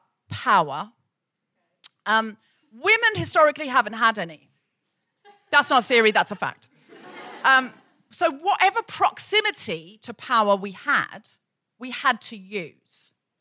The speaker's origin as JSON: {"language": "English", "country": "Australia", "tie": "born or raised there", "said": "She's someone I grew up with in Australia."}